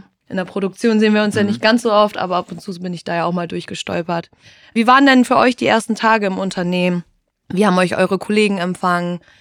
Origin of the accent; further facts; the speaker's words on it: Hude, Lower Saxony, Germany; Das ist das Gute, wir kommen alle aus Hude und man kennt sich, ne?